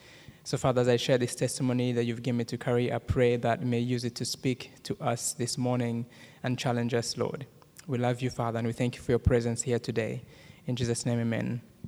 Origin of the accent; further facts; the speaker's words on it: Rwanda; accent: Rwandan; English is a second language; now in United States; So my Rwandan accent, even if I wanted to get rid of it, there's no way I would be able to get rid of the accent.